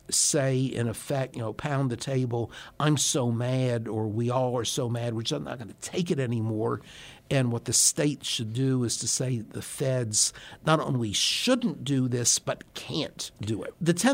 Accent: North Carolina, United States; I grew up in North Carolina, especially in you know, the southern states

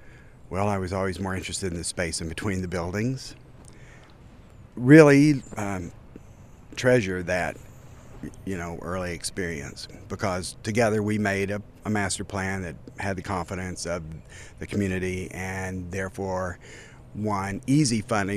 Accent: Springdale, Arkansas, United States; I grew up in Springdale. My grandfather ran the Mount Sequoia, the church camp here.

